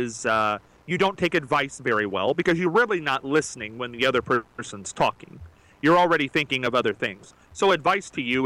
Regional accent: Marion, Ohio, United States; I don't think people knew I was from Marion.

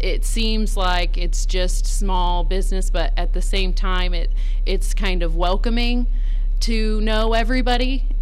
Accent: Bucyrus, Ohio, United States; I started traveling to Marion from my hometown, Bucyrus, right after high school, actually.

